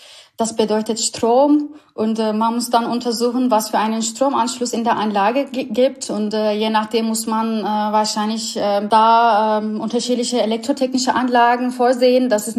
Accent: Istanbul, Turkey; German is a second language; moved away as an adult; now in Germany; Also ich bin ursprünglich eine Türkin. Ich bin seit 8 Jahren in Deutschland. Ich komme ursprünglich aus Istanbul. Ich bin eine Ur-Istanbulerin. Ich komme aus der großen Stadt. Ich habe in Istanbul Chemieingenieurwesen studiert

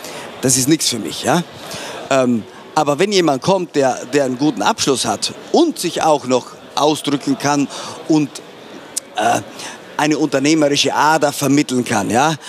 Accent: Trentino-Alto Adige, Italy; Und ich als Südtiroler, sprich mit Passaporto Italiano

